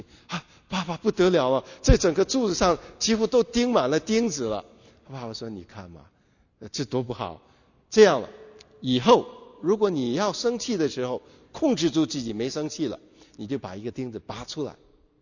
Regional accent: Hong Kong; 我记得我成长的时候在香港

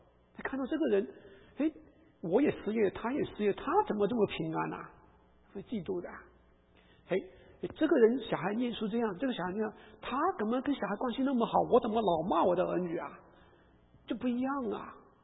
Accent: China; moved away; 我们从大陆刚出来的时候

